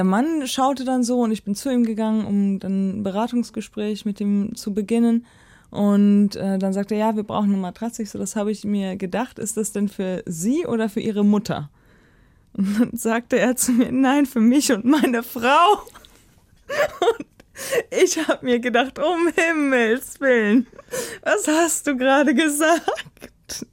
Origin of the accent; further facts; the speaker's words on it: Hamm, North Rhine-Westphalia, Germany; moved away as an adult; tatsächlich bin ich aufgewachsen und geboren in Nordrhein-Westfalen, in Hamm. Und da habe ich 21 Jahre lang meines Lebens gewohnt